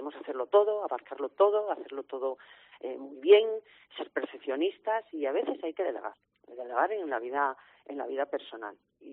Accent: Cancienes, Asturias, Spain; also born or lived in Avilés / Madrid; yo soy de Cancienes, mi familia en Cancienes, me crié, nací en Avilés, estudié en el Menéndez Pidal y después en Oviedo y ya una vez que ingresé en el Cuerpo Nacional de la Policía Nacional, pues bueno, toda mi carrera es verdad que la hice en Madrid.

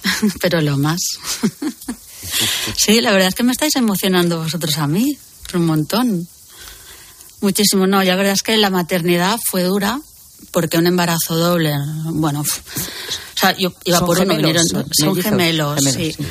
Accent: Barcelona, Catalonia, Spain; soy de Barcelona, tan de Barcelona que hasta aguanto los ruidos que yo tengo hipersensibilidad auditiva. A ver, sí y no. Porque, claro, yo siempre he vivido en Barcelona.

